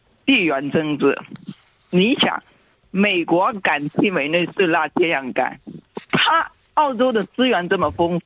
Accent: Guangdong, China; now in Australia; 我在广东移民来的。

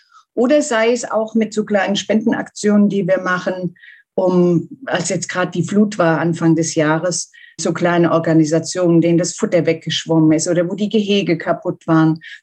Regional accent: Germany; Ich komme aus Deutschland. Ich wohne in der Nähe von Frankfurt. Ich bin 59 Jahre alt

